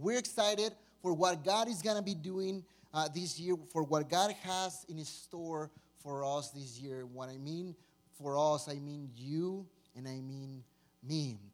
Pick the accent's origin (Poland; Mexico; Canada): Mexico; English is a second language; moved away as an adult; now in United States; I came to the States in 2011. So I came from Mexico to study at Denver Seminary.